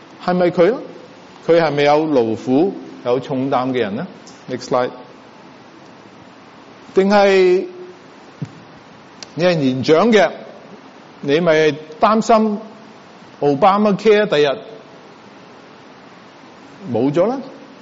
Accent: United States; 啲人話其實我哋美國人呢仲比我諗全世界好多國家嘅人更加勤力

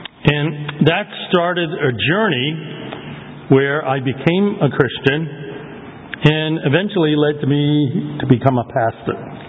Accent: Cambridge, Massachusetts, United States; I grew up in Cambridge before it became an expensive place to live. My parents were hard-working immigrants from Toisan province in China.

